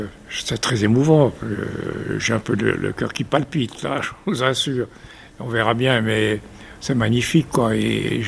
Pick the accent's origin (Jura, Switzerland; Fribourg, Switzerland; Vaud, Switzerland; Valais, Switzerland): Jura, Switzerland; Porrentruy; also born or lived in Delémont; Bon, je suis originaire de Seigne-Léger, je suis dans Taignon, j'ai vécu à Delémont, je suis né à Delémont, je suis dans Vadet, je suis ensuite allé à Port-en-Truche, je suis un vrai trutin, j'ai ça dans le sang. Je suis jurassien à fond